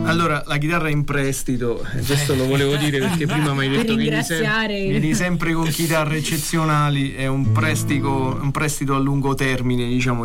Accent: Campobasso, Molise, Italy; born there; c'è un posto in cui vado, vicino a dove sono nato, a Campobasso

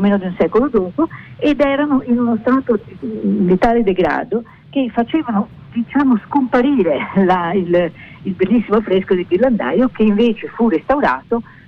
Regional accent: Tuscany, Italy; also born or lived in Trentino; Sì, ma da tempo, da piccola, insomma, ho fatto anche le elementari qui perché i miei erano insegnanti, quindi abbiamo avuto il trasferimento a Firenze.

